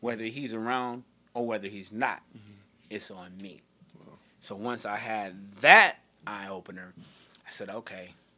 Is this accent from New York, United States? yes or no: no; Omaha, Nebraska, United States; I'm from Omaha, Nebraska.